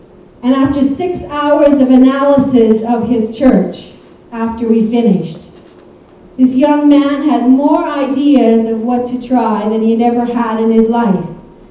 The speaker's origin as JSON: {"language": "English", "country": "Canada", "said": "I'm a Canadian. What would I know about church ministry in Uganda?"}